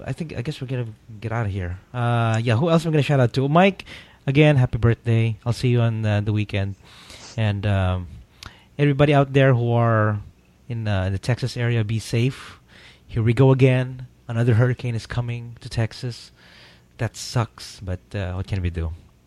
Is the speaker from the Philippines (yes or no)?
yes; Philippines; English is a second language; moved away; Because when I came from the Philippines, jet lag was really bad